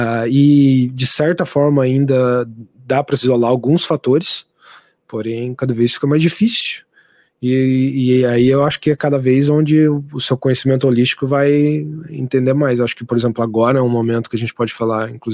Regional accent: São José dos Campos, São Paulo, Brazil; foi aí que eu também transitei de sair de São José dos Campos, né? Onde era minha cidade natal mesmo, para São Paulo

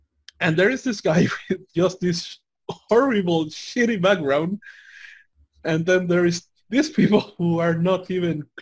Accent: El Salvador; you know that I come from El Salvador, like very dangerous country

